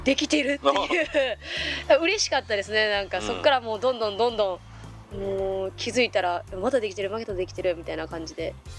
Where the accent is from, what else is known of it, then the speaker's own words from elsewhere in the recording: Osaka, Japan; 出身は大阪です。